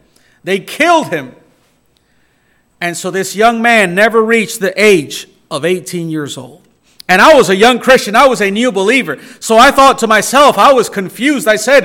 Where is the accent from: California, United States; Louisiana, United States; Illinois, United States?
Illinois, United States; Chicago; Growing up in Chicagoland area, in inner city, Hispanic neighborhood, you know, there's a lot of young people in gangs and street gangs and addictions